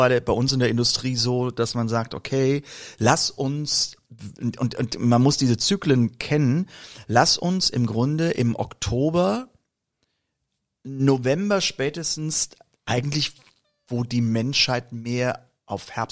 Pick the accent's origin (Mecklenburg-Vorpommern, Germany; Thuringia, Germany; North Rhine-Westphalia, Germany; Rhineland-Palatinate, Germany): Rhineland-Palatinate, Germany; Koblenz; man muss unterscheiden zwischen Winter in den Bergen und Winter aus der Region, wo ich herkomme, nun aus Koblenz.